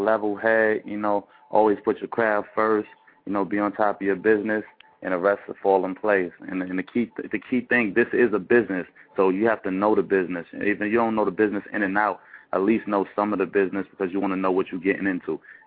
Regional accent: East Coast, United States; You know, I come from the East Coast. We live on the West Coast, so, you know, we got an open mind over here.

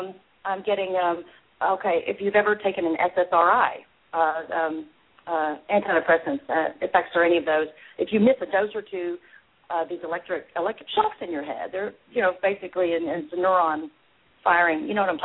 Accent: Arkansas, United States; I went to Arkansas about a month ago. I felt a tremendous need to go back to my home state there.

